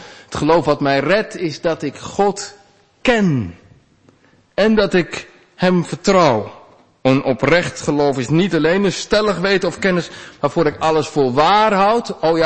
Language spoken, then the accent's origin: Dutch; Harderwijk, Gelderland, Netherlands; Als ik naga en denk Harderwijk, waar ik vandaan kom, denk ik, ja, die binnenstad die ken ik op mijn broekzak.